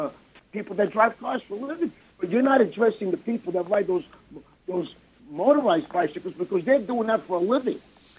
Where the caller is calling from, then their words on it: Brooklyn, New York, United States; from Brooklyn.